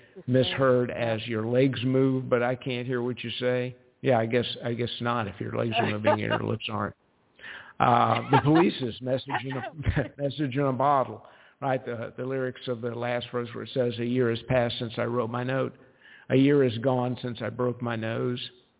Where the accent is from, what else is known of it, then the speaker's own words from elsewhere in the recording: the South, United States; Anyway, y'all, I'm from the South, I can say that.